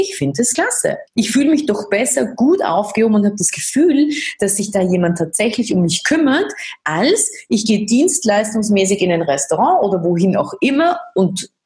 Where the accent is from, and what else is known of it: Austria